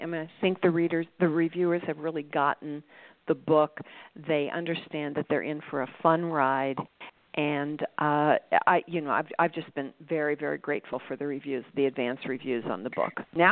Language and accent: English; Midwest, United States; And because I'm a Midwesterner, I resonated with the book on that level.